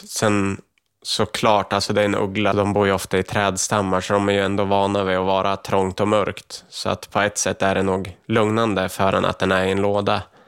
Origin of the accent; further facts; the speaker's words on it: Sweden; jag kommer från Sverige